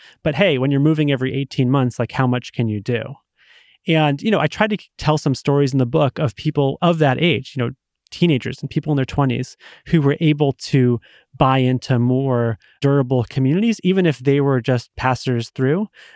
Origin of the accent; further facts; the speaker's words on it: Massachusetts, United States; So, you know, take my home state of Massachusetts.